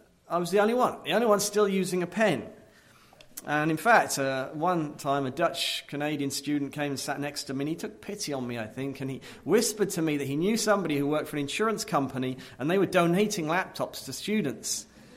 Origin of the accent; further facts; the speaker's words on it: England, United Kingdom; moved away as an adult; Going to seminary in Grand Rapids in 2004, I came over from England